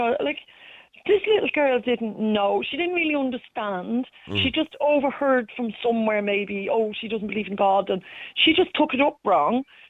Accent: England, United Kingdom; I grew up in England. I went to, you know, Church of England school. So my father was Protestant, my mother was atheist. So we were brought up with lots of different religions.

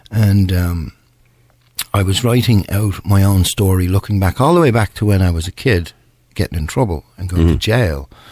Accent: Ireland; I'm Irish, we're stubborn.

